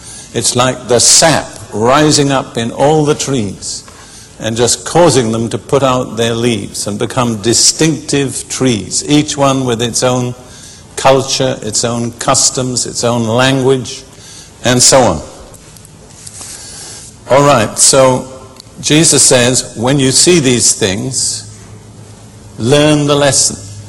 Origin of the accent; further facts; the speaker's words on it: United Kingdom; also born or lived in Israel; I can say this being British